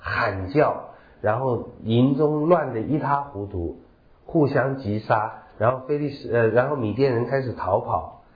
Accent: China

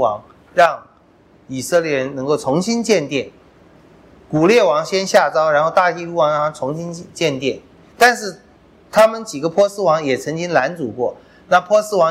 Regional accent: China; 我们中国人喜欢讲天道有常啊。

